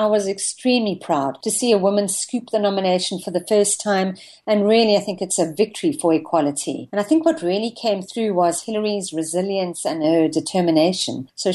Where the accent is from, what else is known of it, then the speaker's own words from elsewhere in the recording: Cape Town, Western Cape, South Africa; I'm a journalist from Cape Town, South Africa.